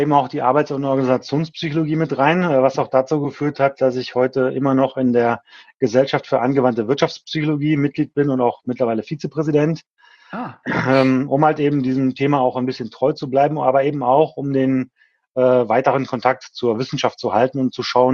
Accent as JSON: {"language": "German", "town": "Krefeld", "region": "North Rhine-Westphalia", "country": "Germany", "tie": "born or raised there", "said": "komme ich eben aus dem Umfeld der Hochschule Niederrhein, nämlich aus Krefeld, Niederrhein, also klassischer Niederrheiner"}